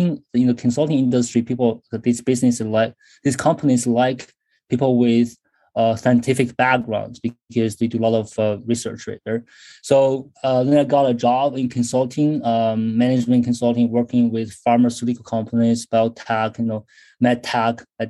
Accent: China; moved away as an adult; now in United States; So originally I'm from China. I grew up in China, went to school in China, graduated from college in Shanghai. Then that was about 15 years ago. I applied for schools in the US, got here for my PhD

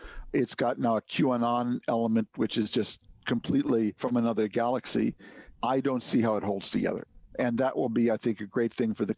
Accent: Minnesota, United States; I'm from Minnesota. I like people to all get along.

